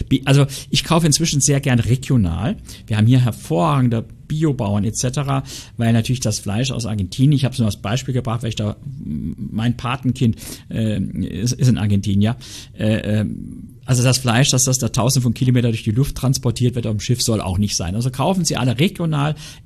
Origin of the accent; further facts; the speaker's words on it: Saarland, Germany; ich bin ein echter Saarländer